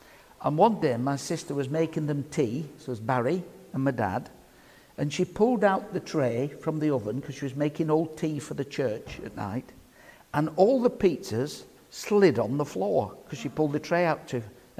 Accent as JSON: {"language": "English", "country": "Ireland", "said": "being an Irishman myself"}